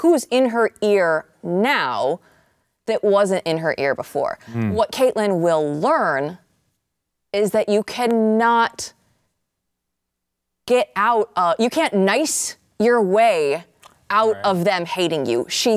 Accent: Grimes, Iowa, United States; I'm from Grimes, Iowa.

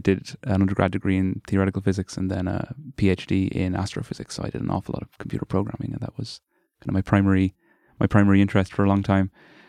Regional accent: Carlow, Leinster, Ireland; now in Dublin, Ireland; I'm from Carlo originally and went to there's a big Gaelic school and a big Gaelic college in Carlo, and I think a pretty strong Irish language scene there.

